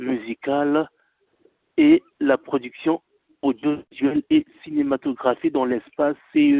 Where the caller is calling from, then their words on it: Republic of the Congo; Bonjour, je suis du Congo Brazzaville et j'appelle juste